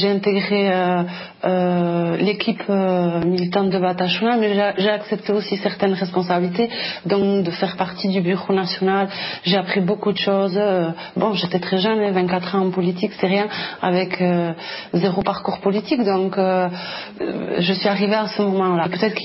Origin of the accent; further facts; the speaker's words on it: Mauléon, France; Je suis originaire de Mauléon